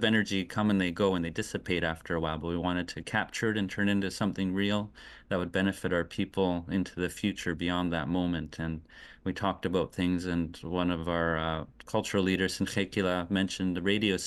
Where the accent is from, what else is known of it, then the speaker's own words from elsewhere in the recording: British Columbia, Canada; I am from Nuhalk here.